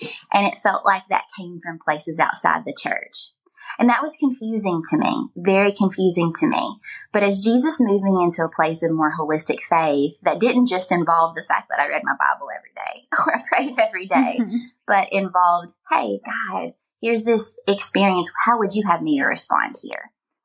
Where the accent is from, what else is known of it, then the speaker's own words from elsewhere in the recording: Glasgow, Kentucky, United States; I come from Glasgow, Kentucky, a very small town. I grew up in church.